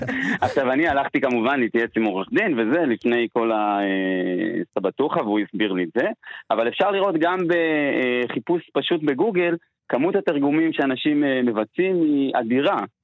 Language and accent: Hebrew; Jerusalem, Jerusalem District, Israel; also born or lived in Rehovot; now in Tel Aviv, Israel; גדלתי בירושלים, עכשיו אני גר ופועל בתל אביב, אבל נולדתי ואת השנים הצעירות ביותר שלי עשיתי בשכונת שעריים, משם המשפחה.